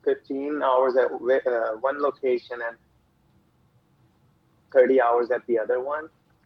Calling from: Dallas, Texas, United States; I'm calling from Dallas, Texas.

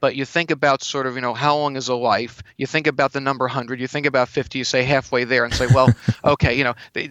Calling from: California, United States; I'm calling from California.

